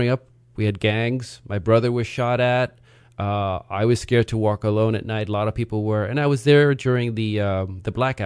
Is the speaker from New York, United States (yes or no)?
yes; Brooklyn, New York, United States; I'm a New Yorican, what they call a New Yorican, because New York, Puerto Rican, because I was born and raised in Brooklyn. But yeah, my family's from down in the Caribbean.